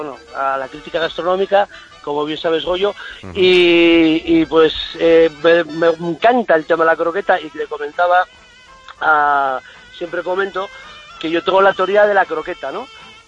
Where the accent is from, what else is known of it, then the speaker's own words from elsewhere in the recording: Asturias, Spain; Me voy dirección Galicia, soy de Asturias.